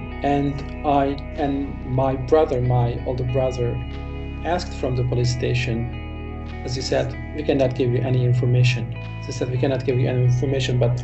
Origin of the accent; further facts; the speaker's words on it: Kashgar, Xinjiang, China; English is a second language; moved away as an adult; I came from Kashgar. I lived there till my 30 years. I lived there 30 years and I was paying a visit every summer vacation I was studying abroad. Last time I left my home is 2015.